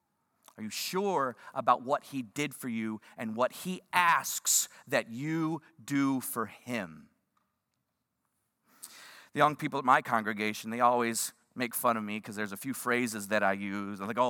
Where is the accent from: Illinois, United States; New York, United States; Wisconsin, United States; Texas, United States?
Texas, United States; Houston; I've spent many years growing up in the Houston area.